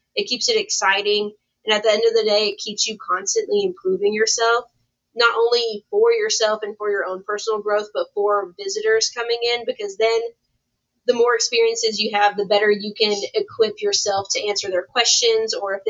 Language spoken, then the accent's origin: English; Texas, United States; I'm from Texas, but I'm not from the Hill Country.